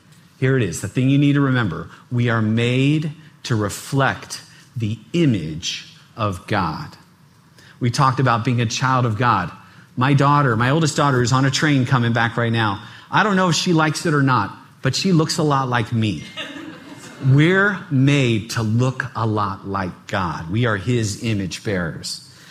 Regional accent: United States; But I'm also an American. And I'm also someone who has ancestors in Germany and England.

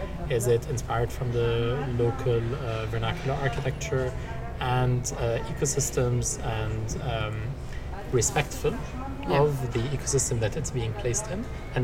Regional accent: Lebanon; I've always loved being in nature, ever since growing up in Lebanon during the war.

